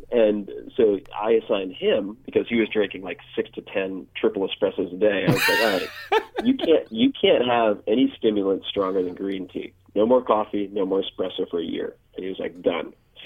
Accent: New York, United States; I grew up on Long Island, right by the water, for God's sake

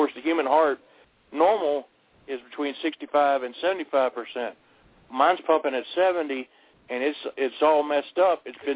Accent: Virginia, United States; I'm from Thomasbrook, Virginia. I'm not too far from where you was in Bluefield Hell.

